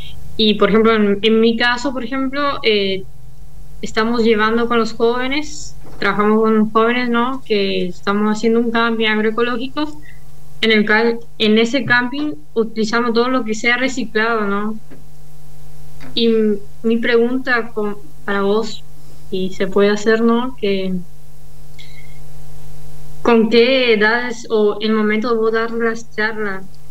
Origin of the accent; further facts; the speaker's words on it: Misiones, Argentina; soy de Misiones.